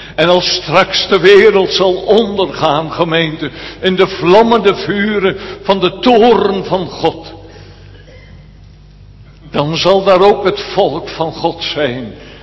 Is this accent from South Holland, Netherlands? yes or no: no; Elburg, Gelderland, Netherlands; Ik ben opgegroeid in Elburg gemeente.